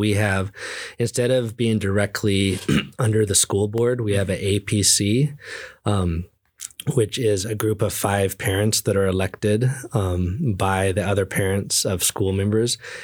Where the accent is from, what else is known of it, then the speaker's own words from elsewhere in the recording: Juneau, Alaska, United States; I'm from Juneau, but I've spent the last 6 years with my family in a village up north, but we moved back last summer.